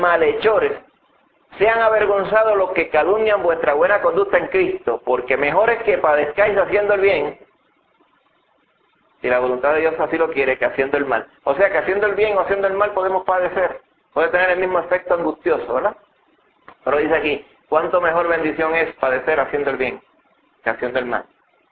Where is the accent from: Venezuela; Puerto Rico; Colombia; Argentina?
Puerto Rico; Y hago esta pregunta porque nosotros siendo puertorriqueños pensamos, ¿verdad?